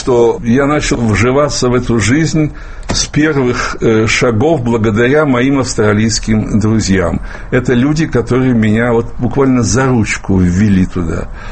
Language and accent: Russian; Russia; И я из России, и я из той нашей России, твердокаменной, коммунистической. Пускай я из Белграда прилетел, но тем не менее это было то время.